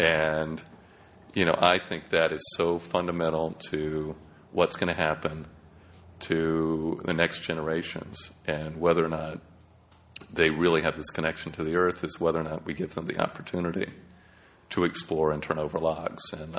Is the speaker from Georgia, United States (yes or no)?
yes; Atlanta, Georgia, United States; Yeah, I grew up in Atlanta, Georgia, in what has been set aside as a Civil War battlefield